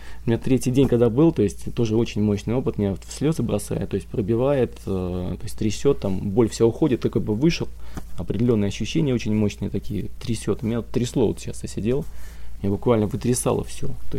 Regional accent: Engels, Saratov Oblast, Russia; я из Саратова, Энгельса. Там в Энгельсе живу, в Саратове и в Энгельсе преподаю.

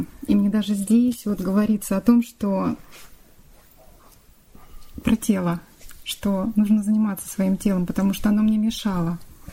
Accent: Moscow, Russia; я из Москвы.

